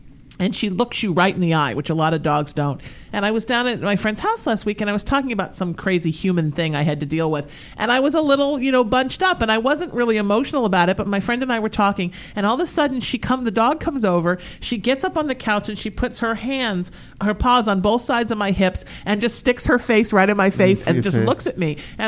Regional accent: California, United States; I grew up in Orange County and it was very conservative and I was very angry.

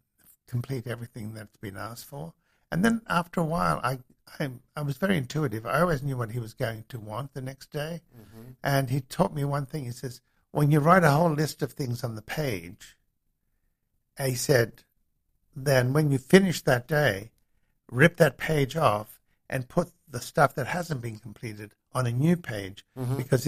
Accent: Australia; now in United States; I came from Australia with $180 in my pocket.

